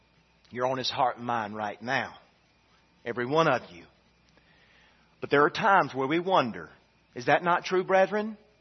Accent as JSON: {"language": "English", "country": "United States", "tie": "born there", "said": "I don't know why I was born in America instead of in the jungles of the Amazon."}